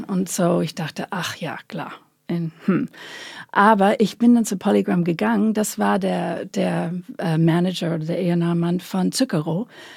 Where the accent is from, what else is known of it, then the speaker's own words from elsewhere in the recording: New York, United States; Tut mir leid, ich komme aus New York, ich liebe meine Familie.